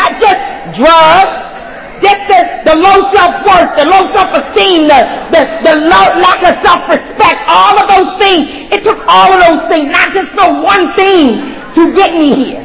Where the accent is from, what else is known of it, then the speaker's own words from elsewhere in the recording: Philadelphia, Pennsylvania, United States; I'm from the Philadelphia area.